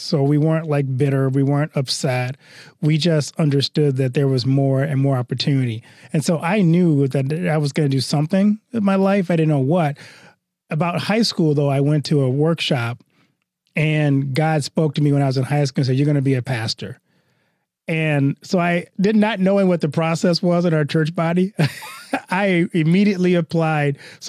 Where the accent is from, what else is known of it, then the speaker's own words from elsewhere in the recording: Deep South, United States; Well, it's funny because I grew up in the Deep South in the early 1970s.